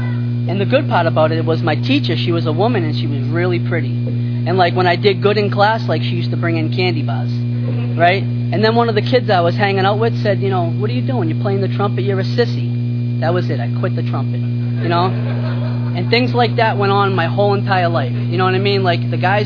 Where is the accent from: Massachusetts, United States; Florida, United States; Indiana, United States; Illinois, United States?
Massachusetts, United States; Born and raised in Massachusetts.